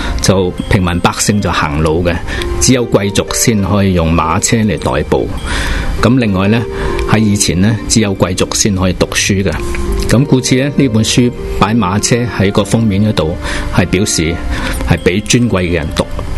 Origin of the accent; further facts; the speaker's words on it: Hong Kong; 佢觉得呢啲系我哋香港人感性嘅嘢